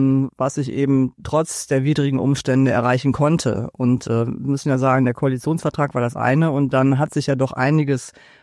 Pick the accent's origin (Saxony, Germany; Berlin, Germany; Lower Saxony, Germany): Berlin, Germany; Ich als Berlinerin hatte auch schon in diesem Jahr einen Winterwahlkampf